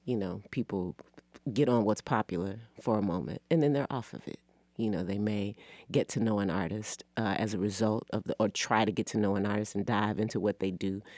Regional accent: Nashville, Tennessee, United States; now in Atlanta, United States; Tennessee, Nashville, Tennessee, born and raised.

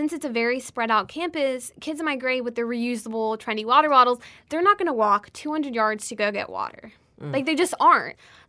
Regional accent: Baton Rouge, Louisiana, United States; I'm from Baton Rouge, Louisiana, and I go to Episcopal High School, and I'm a junior there.

